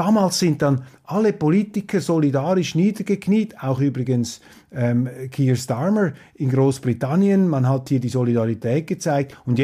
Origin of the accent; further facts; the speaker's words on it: Switzerland; Als Schweizer kann ich nur sagen, es ist gut, wenn man nicht im UN-Sicherheitsrat dabei ist.